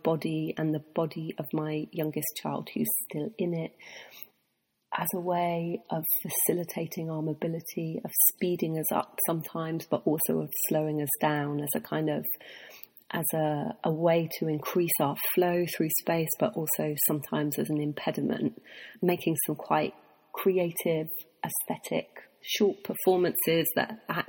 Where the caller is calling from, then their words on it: London, United Kingdom; I'm an artist and an academic, and I'm calling from London, England.